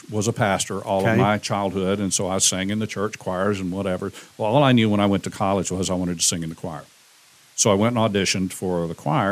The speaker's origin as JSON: {"language": "English", "region": "Florida", "country": "United States", "tie": "born or raised there", "said": "Originally born and raised in Florida."}